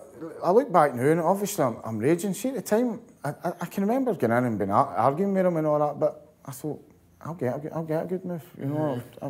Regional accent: Glasgow, Scotland, United Kingdom; moved away as an adult; I thought I was running away from Glasgow and all my pals

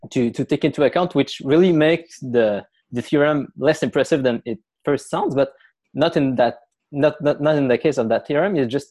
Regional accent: Quebec, Canada; It's easier to pronounce usually. And I'm from Quebec, from a little country near Quebec City. And I was brought up Roman Catholic.

